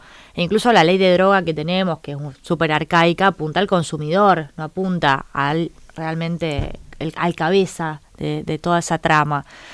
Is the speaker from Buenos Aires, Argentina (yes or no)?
no; Rosario, Santa Fe, Argentina; yo soy rosarina